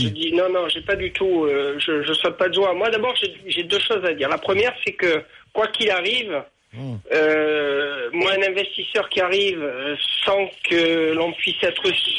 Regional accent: Marseille, Provence-Alpes-Côte d'Azur, France; Moi, je suis un Marseillais dans l'âme et je suis supporter de l'OM.

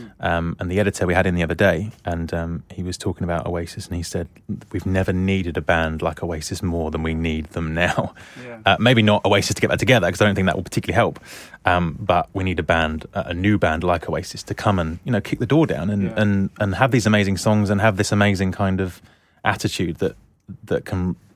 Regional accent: London, United Kingdom; I'm from London, but we were living in Somerset at the time.

